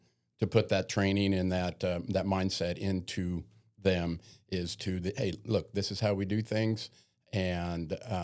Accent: Oregon, United States; I'm originally from Oregon.

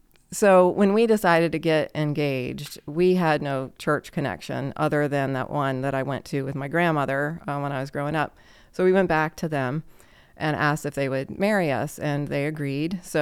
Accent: Rockville, Maryland, United States; I'm from Maryland. I grew up in Rockville.

